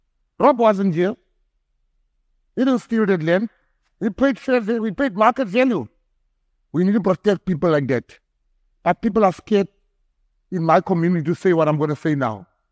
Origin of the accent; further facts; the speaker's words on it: Western Cape, South Africa; first language Afrikaans; English is a second language; In the Western Cape, I'm colored. Afrikaans is my first language.